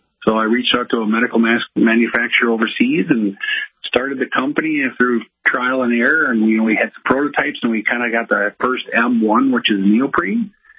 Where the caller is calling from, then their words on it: Burnsville, Minnesota, United States; I'm calling in from basically a suburb of Minneapolis, Minnesota. We're located in Burnsville, kind of a town about 20 minutes south of Minneapolis.